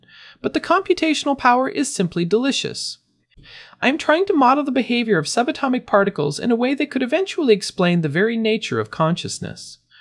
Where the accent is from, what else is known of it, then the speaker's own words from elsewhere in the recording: Storrs, Connecticut, United States; born there; I am a New England donkey at heart. I was born in Storrs, Connecticut.